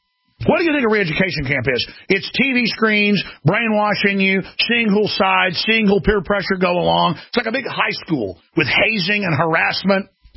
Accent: Dallas, Texas, United States; And I grew up in Dallas, Texas, that had a lot of racial tension.

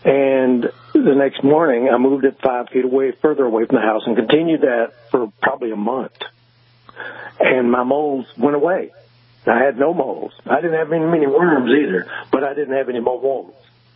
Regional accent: the South, United States; I'm from the South, and I've learned when I was down there long, long ago that vibration is not good for people that live underground.

